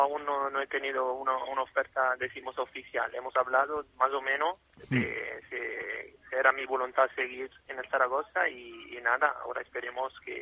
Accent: Naples, Campania, Italy; born there; Spanish is a second language; now in Rome, Italy; Yo nací en Nápoles, pero vivo en Roma la siempre.

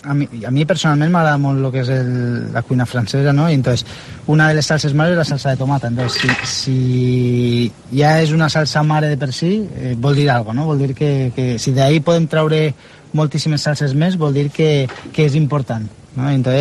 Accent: Vinaròs, Valencian Community, Spain; perquè jo soc de Vinaròs

